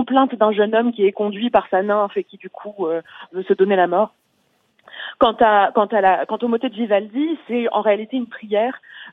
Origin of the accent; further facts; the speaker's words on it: Montpellier, Occitanie, France; born there; à Montpellier, qui est ma ville natale.